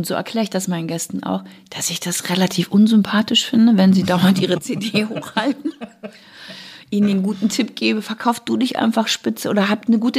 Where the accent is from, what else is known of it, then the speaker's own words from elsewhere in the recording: West Germany, Germany; ich bin ja aus dem Westen.